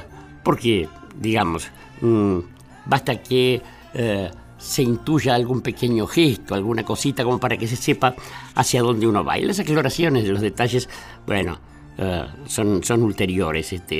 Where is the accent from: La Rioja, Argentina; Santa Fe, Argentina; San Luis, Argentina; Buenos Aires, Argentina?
Buenos Aires, Argentina; yo soy un tipo de ciudad, yo nací en Barracas, nací en Martí García Montes de Oca, he vivido el grueso de mi vida en dentro de los confines de la ciudad de Buenos Aires